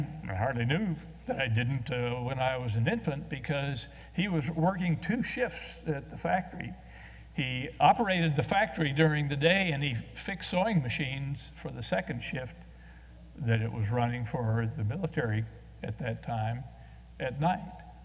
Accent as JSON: {"language": "English", "town": "Chicago", "region": "Illinois", "country": "United States", "tie": "born there", "said": "The message told me that I could apply to the state of Illinois, where I was born in Chicago, about 74 years ago, and get my original birth certificate."}